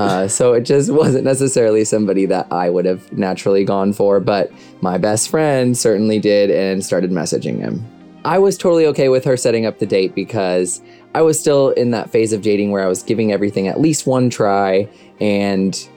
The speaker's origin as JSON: {"language": "English", "town": "Martinez", "region": "California", "country": "United States", "said": "I am 29. I'm from Martinez, California, and I am a professor of communication studies."}